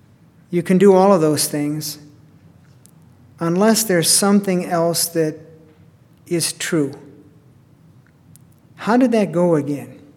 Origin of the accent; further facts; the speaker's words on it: Chicago, Illinois, United States; I grew up in Chicago. I remember the Democratic Convention and the rioting that went on there, all of that stuff.